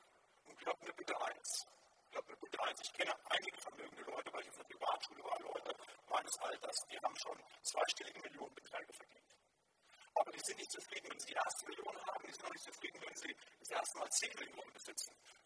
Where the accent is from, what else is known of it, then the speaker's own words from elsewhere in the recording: Germany; so in der Gegend, wo ich herkomme, da so vom Westerwald, im Sauerland her.